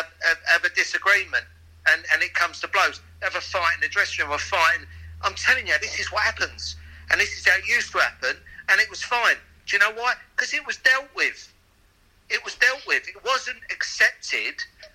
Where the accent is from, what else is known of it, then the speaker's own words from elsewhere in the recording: England, United Kingdom; I'm a white English male, and whatever I say about it, actually, I'm half Welsh, so I'm English and Welsh because my mum's Welsh.